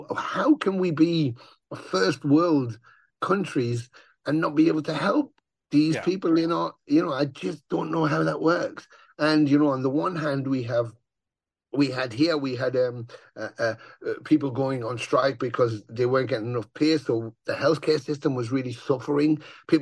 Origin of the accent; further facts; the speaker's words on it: Ontario, Canada; when I was growing up in Ontario.